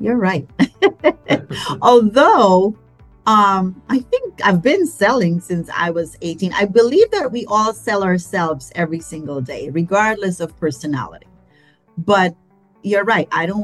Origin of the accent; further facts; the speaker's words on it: Philippines; I grew up in the Philippines, and grandma is called Lola.